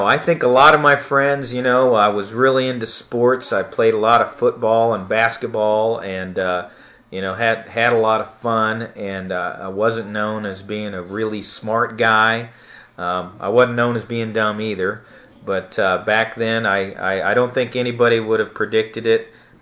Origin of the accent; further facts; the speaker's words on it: Liberty, United States; Well, I've been in Liberty since I was in the second grade, and Liberty's changed a lot in that time, but it's always been a great place to live.